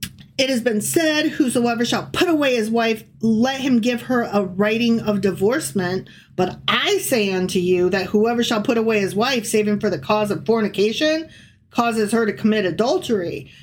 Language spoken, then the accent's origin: English; United States; born there; I'm only 50. I was born in 75, okay? When I was born in the United States